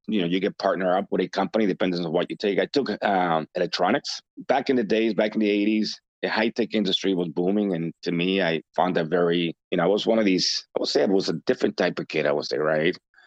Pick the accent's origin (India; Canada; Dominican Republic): Dominican Republic; now in United States; When I came from the Dominican Republic, I went to the Tarbox.